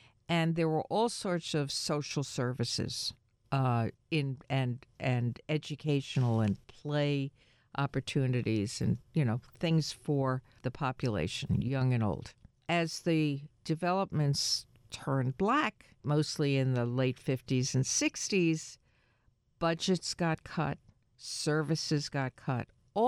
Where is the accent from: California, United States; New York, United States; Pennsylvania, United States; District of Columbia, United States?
New York, United States; As somebody who was born and raised in New York and has been a New York booster for my already long life